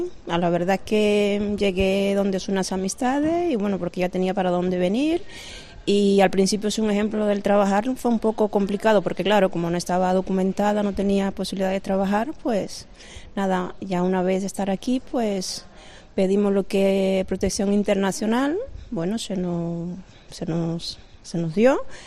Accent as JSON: {"language": "Spanish", "country": "Cuba", "lives_now": "Puebla, Mexico", "said": "Sí, sí, vengo de Cuba."}